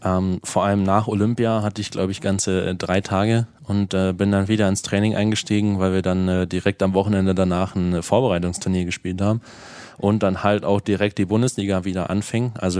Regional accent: Saarland, Germany; also born or lived in Eisenach; Gebürtig Eisenacher, wie du schon richtig gesagt hast, ja, und auch Spieler dort. Aber heimatlich her verbunden fühle ich mich schon zum Saarland.

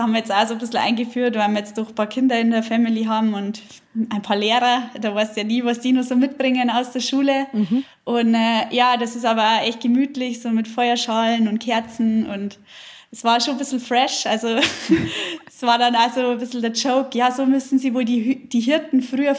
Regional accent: Germany; Ich glaube, als Deutsche, das ist immer was Besonderes und ja, ich genieße es.

